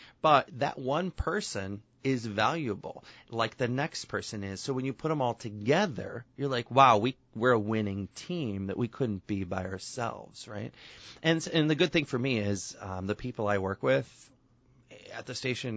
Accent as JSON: {"language": "English", "town": "Rockford", "region": "Illinois", "country": "United States", "tie": "born or raised there", "said": "So, you know, and I grew up in Rockford, and I knew my way around. I didn't need a map."}